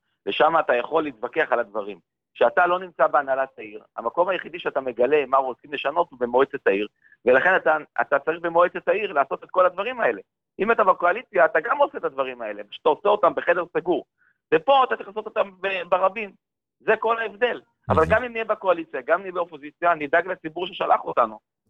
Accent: Jerusalem, Jerusalem District, Israel; אני אומנם ירושלמי, משפחה ירושלמית, כבר דורות

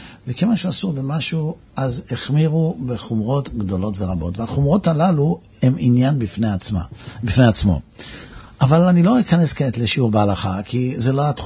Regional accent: Netanya, Central District, Israel; אנחנו גדלנו בנתניה

